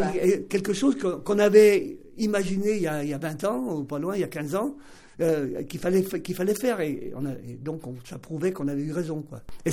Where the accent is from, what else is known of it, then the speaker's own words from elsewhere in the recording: La Tour-du-Pin, Auvergne-Rhône-Alpes, France; born there; now in Grenoble, France; Moi, je suis né à la Tour du Pin.